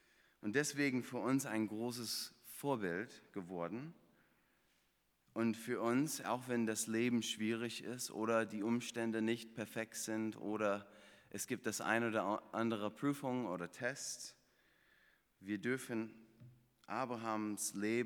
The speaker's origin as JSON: {"language": "German", "region": "Florida", "country": "United States", "second_language": "German", "said": "Ich komme ursprünglich aus Florida und von daher wird ihr meinen schönen Akzent erdulden müssen."}